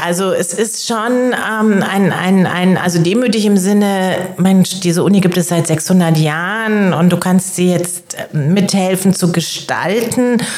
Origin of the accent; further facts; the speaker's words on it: Munich, Bavaria, Germany; moved away; wenn ich sozusagen in meine Heimatstadt fahre, also München, so ein Vorort